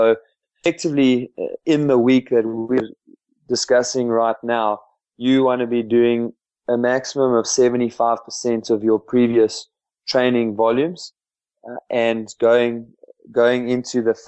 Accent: Welkom, Free State, South Africa; You know, we grew up just outside Welkom, and they've got the Mealie Marathon on the 24th of January.

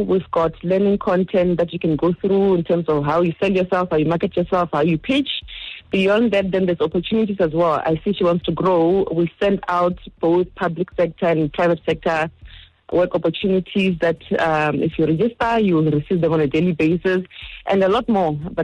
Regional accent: Giyani, Limpopo, South Africa; Right now we're doing it in Limpopo. I'm from Giani

